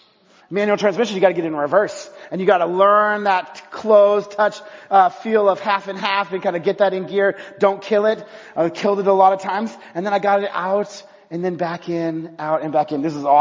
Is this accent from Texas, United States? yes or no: yes; Texas, United States; Been driving a tractor, been driving a truck. Yes, I'm from Texas.